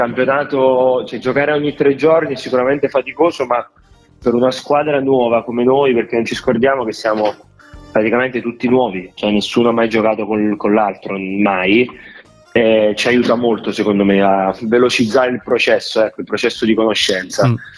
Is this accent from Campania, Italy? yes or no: yes; Castellammare di Stabia, Campania, Italy; io sono di Castellammare di Stabia